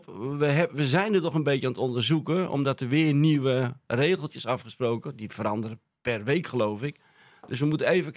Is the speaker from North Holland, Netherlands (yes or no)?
yes; Hilversum, North Holland, Netherlands; ik ben een geboren en getogen Hilversummer. Ik zeg, maar wel uit Indische ouders.